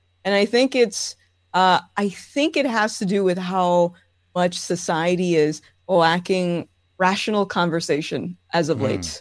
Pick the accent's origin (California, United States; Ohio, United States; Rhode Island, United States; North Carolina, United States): Rhode Island, United States; I am born and raised in Rhode Island.